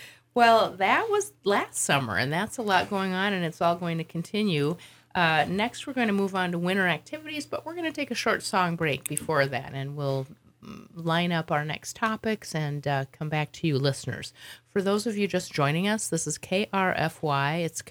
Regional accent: Minnesota, United States; I think listeners know that I'm from Minnesota

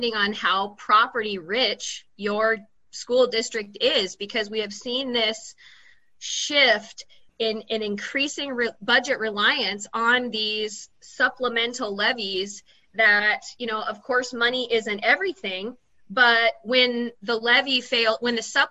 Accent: Idaho, United States; And where I grew up in the Clearwater Valley

